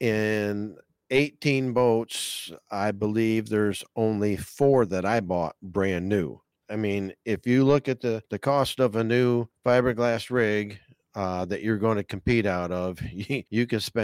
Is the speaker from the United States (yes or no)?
yes; New York, United States; He was from Massachusetts. I'm from New York.